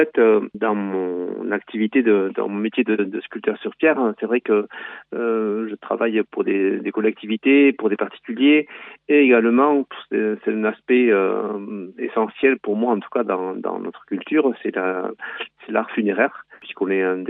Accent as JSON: {"language": "French", "town": "Hasparren", "region": "Nouvelle-Aquitaine", "country": "France", "said": "Je suis d'Asparin, je vis à Asparin, mais c'est mon atelier qui est à Mendionde. Je suis installé au château de Garoua."}